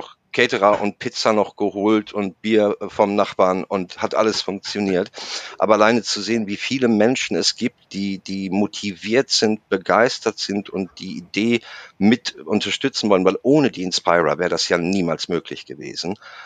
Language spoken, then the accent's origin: German; Schwerte, North Rhine-Westphalia, Germany; habe ich in meiner Heimatstadt Schwerte auch einen Hackerschool-Kurs wieder besucht